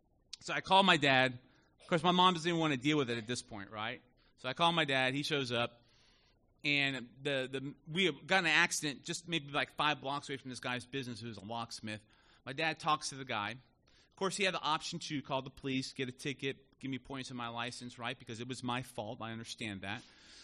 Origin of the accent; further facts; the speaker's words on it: Miami, Florida, United States; And I grew up in South Florida. Now, here's the thing about South Florida. I remember, now, when I say South Florida, I mean Miami.